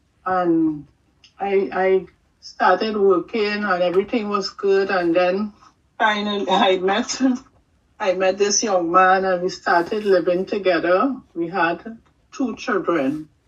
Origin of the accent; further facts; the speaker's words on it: Trinidad & Tobago; I grew up in South Trinidad. I don't remember much about my childhood. I grew up with a stepmother.